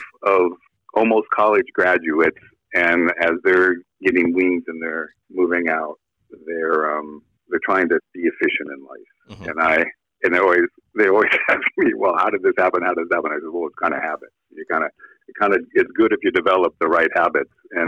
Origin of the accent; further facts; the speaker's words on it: Los Angeles, California, United States; I'm from Los Angeles, so we grew up with John Wooden.